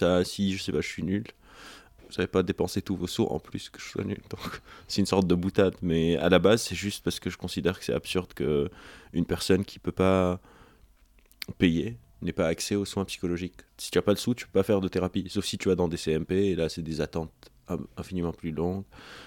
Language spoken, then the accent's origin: French; Lebanon; En fait, donc j'ai grandi au Liban, et quand j'étais au Liban, j'étais secouriste